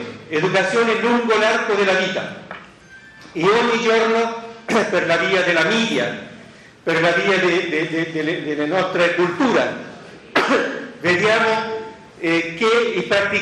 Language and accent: Italian; Chile; Italian is a second language; Io vengo dal Cile